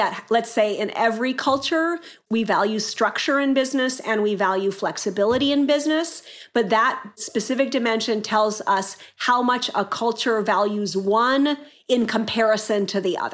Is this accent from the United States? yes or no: yes; United States; now in France; I'm American, but my children born and raised in France, right?